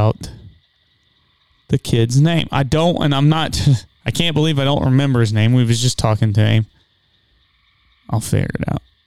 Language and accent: English; Missouri, United States; Which everybody listening, we're from Missouri, big Cardinals fans.